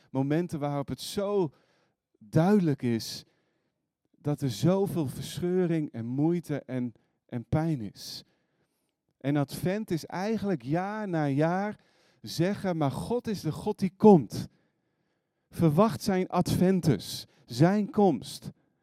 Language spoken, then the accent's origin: Dutch; Friesland, Netherlands; Ik ben Fries van oorsprong.